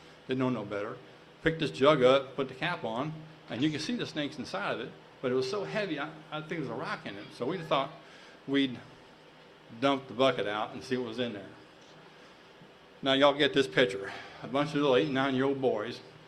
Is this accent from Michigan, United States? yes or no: no; Amarillo, Texas, United States; I want y'all to know I was raised on the Texas Panhandle on the outskirts of Amarillo. And we lived in the extreme outskirts of town, and where our whole neighborhood was surrounded by empty fields.